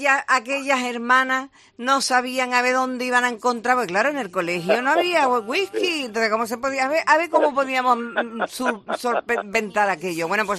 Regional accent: Seville, Andalusia, Spain; agradecemos además como sevillanos al ayuntamiento que tenga esta iniciativa.

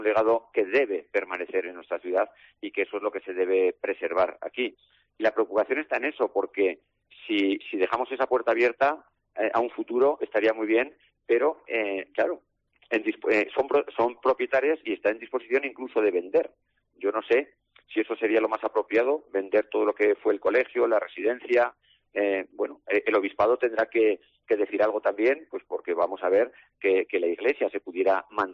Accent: Jaca, Aragon, Spain; soy alcalde de Jaca, pero también soy de Jaca de toda la vida, yo de niño fui al colegio de las Benedictinas

